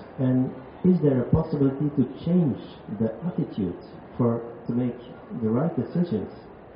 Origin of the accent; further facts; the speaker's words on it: Belgium; For example, I'm from Belgium, and in Belgium, this story is a very little group who decide.